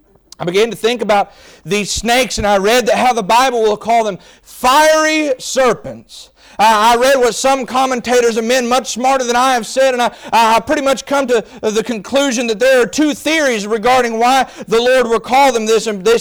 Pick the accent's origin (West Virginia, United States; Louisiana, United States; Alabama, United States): West Virginia, United States; Y'all know I'm from West Virginia, and we got some crazy folks up in the mountains of West Virginia.